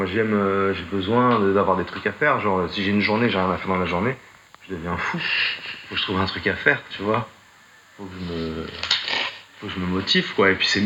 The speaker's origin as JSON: {"language": "French", "town": "Sèvres", "region": "Île-de-France", "country": "France", "moved": "as an adult", "lives_now": "Brussels, Belgium", "said": "j'ai 30 ans, je viens de Sèvres dans les Hauts-de-Seine et j'habite à Bruxelles depuis 2 ans."}